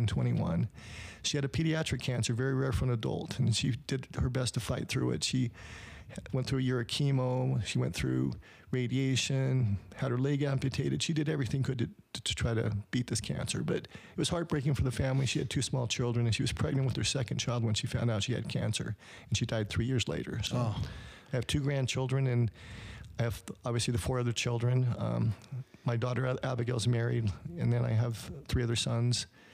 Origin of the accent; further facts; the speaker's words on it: Taylorsville, Utah, United States; now in Murray, United States; I'm 58 years of age. I was born and raised in Utah, in the Taylorsville area. When I got married, I moved just a little further east into Murray.